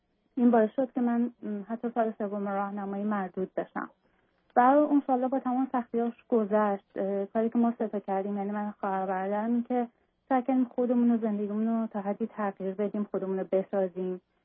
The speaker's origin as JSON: {"language": "Persian", "country": "Iran", "moved": "as an adult", "said": "در واقع من از ایران اومدم به اروپا، جایی که شوهرم حدود 22 ساله داره زندگی میکنه."}